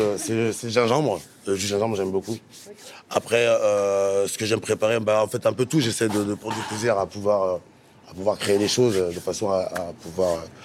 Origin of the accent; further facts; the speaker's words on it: Paris, Île-de-France, France; born there; Alors, mes parents sont originaires du Congo. Moi, je suis né à Paris. Et voilà, donc je suis français originaire du Congo.